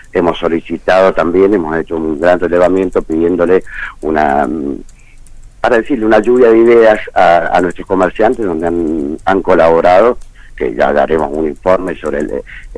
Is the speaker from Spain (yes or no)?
no; Argentina; somos sanmartinianos los argentinos